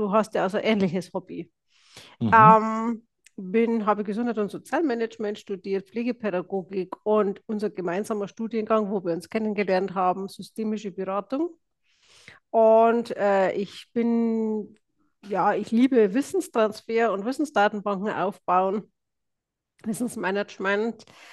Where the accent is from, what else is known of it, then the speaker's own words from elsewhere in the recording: Straubing, Bavaria, Germany; accent: Lower Bavarian; Ich komme aus Straubing. Wie man hört, es ist in Niederbayern, dieses rollende R.